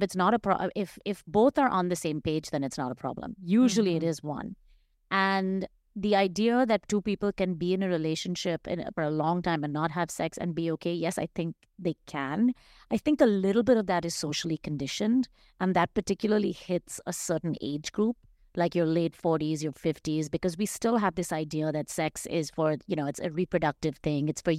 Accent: India; I grew up in India

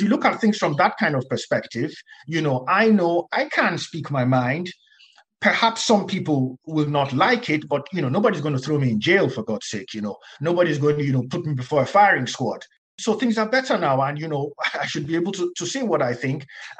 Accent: Nigeria; when I was growing up in Nigeria, for instance, of course, there's very few mixed race people in Nigeria

